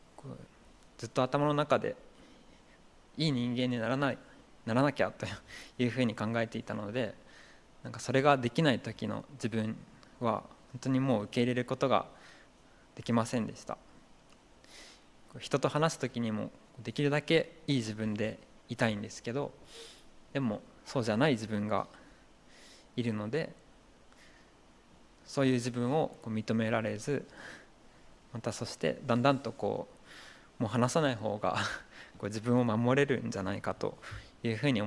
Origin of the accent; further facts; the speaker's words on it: Kumamoto, Japan; 私は熊本で生まれたんですけど、牧師家庭に生まれて、それから育って、